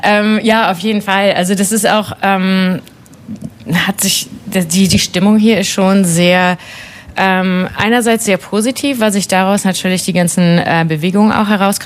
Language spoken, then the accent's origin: German; Germany; das ist gerade so als Deutsche, finde ich das einfach wahnsinnig beängstigend. Und ich meine, Deutschland ist auch gerade nicht so der Hit.